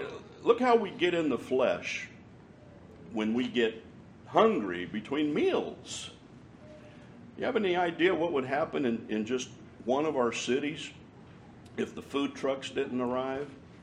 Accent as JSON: {"language": "English", "country": "United States", "said": "Well, I'm an American, so I can talk about American stuff in America. My country is safe compared to much of the world."}